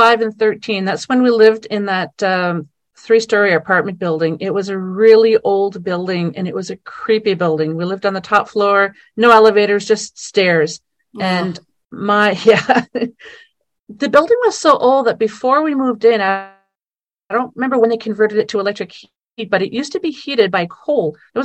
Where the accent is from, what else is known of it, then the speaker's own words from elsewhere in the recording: New Brunswick, Canada; Well, first of all, I am in the Ottawa Valley in Ontario, Canada, and I was born and raised in New Brunswick on the East Coast.